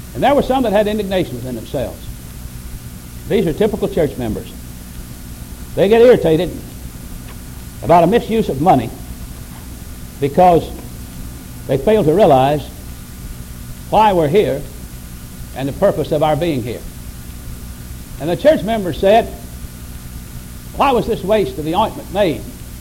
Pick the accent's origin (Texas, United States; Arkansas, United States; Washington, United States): Arkansas, United States; Batesville; I was raised up around Batesville, Arkansas, and they have something up there that's called onyx marble.